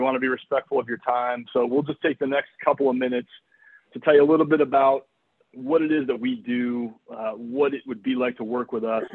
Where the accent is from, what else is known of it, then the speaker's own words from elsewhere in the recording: Connecticut, United States; now in Boston, United States; I am based in the Boston area, but I am from Connecticut originally. I did spend the first 25 years of my life growing up there, so it's always, will always have a special place in my heart.